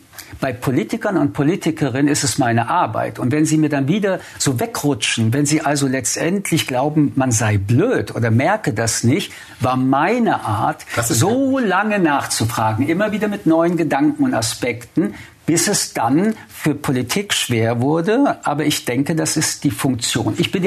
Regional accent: Paris, Île-de-France, France; Sehen Sie, ich komme aus Paris

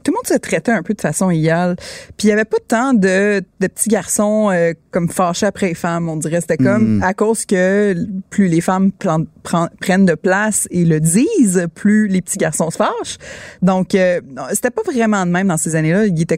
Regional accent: Quebec, Canada; on est ciblé parfois juste à cause qu'on est québécois, on est des filles.

